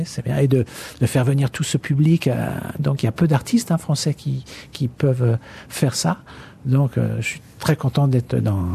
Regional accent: France; je suis français

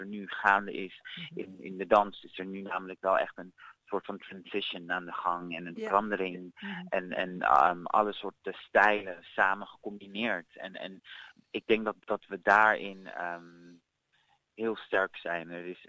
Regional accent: Amsterdam, North Holland, Netherlands; also born or lived in Suriname; Ik ben ook zeg maar van Surinaamse afkomst, maar ook Nederlandse afkomst. En ik ben in Suriname geboren en toen ik 2,5 was, ben ik naar mijn moeder naar Amsterdam verhuisd. En daar opgegroeid

